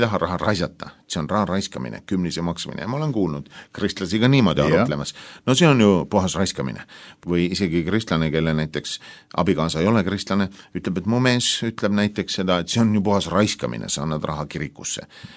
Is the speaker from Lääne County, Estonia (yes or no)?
yes; Haapsalu, Lääne County, Estonia; Ja mina olen Haapsalust, töötan Haapsalu linnavalitsuses